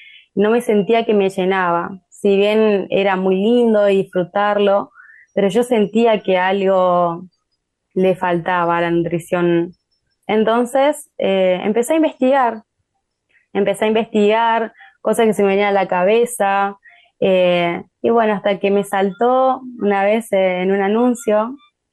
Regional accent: Resistencia, Chaco, Argentina; now in Córdoba, Argentina; Me crié en Resistencia Chaco, soy de allá, o porque vivo allá porque hoy vivo actualmente en Córdoba Capital, junto a mi familia

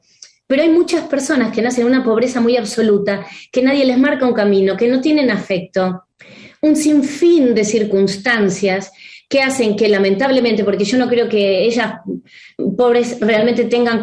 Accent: Argentina; hola, soy argentina, hago esto y esto

